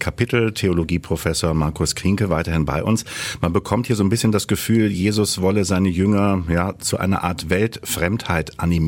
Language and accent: German; Düsseldorf, North Rhine-Westphalia, Germany; das sage ich als Düsseldorfer